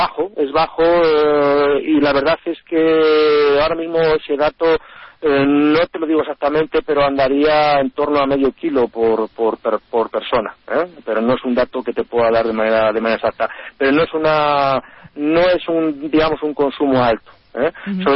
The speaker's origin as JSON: {"language": "Spanish", "country": "Spain", "said": "para nosotros, como productores españoles, es contraproducente"}